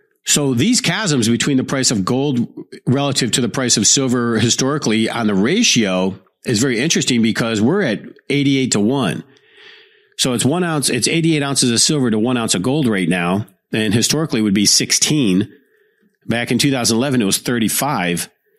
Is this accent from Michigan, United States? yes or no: yes; Detroit, Michigan, United States; Democrats are not the blue dog Democrats like I grew up with in Detroit.